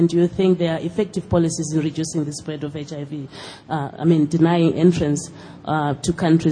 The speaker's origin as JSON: {"language": "English", "country": "Australia", "said": "from Australia."}